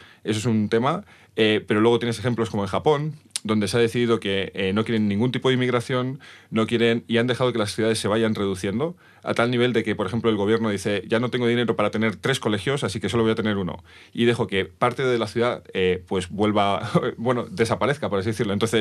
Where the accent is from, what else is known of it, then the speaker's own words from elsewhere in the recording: Madrid, Community of Madrid, Spain; O sea, de hecho ahora Madrid, yo soy de Madrid